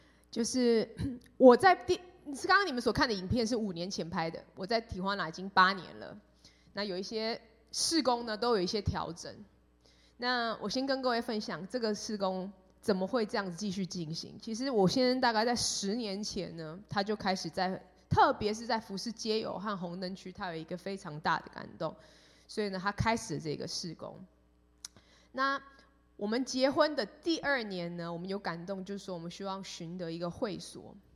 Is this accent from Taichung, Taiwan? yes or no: no; Taipei, Taiwan; 我从小在台北天母长大，我从来没有听过体花呢这个地方